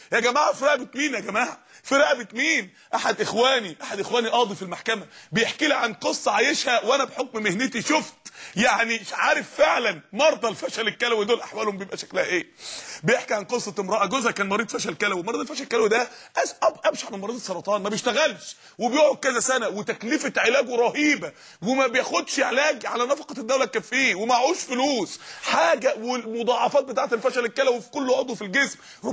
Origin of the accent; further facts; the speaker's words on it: Mansoura, Dakahlia, Egypt; عندنا في المنصوره جمعيه جابوا قدره فول طبخوها